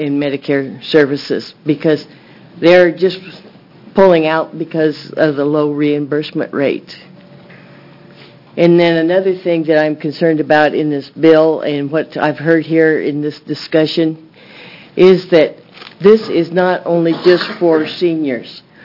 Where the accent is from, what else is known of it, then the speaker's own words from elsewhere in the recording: Salem, Oregon, United States; I'm from Salem.